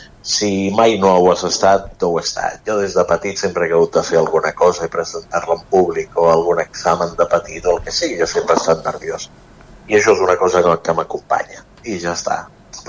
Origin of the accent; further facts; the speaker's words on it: Barcelona, Catalonia, Spain; also born or lived in L'Hospitalet de Llobregat; Jo sóc barceloní, però he viscut gairebé sempre els primers 33-34 anys de la meva vida a Hospitalet, fins que el seminari em va enviar com a seminarista a la Garriga.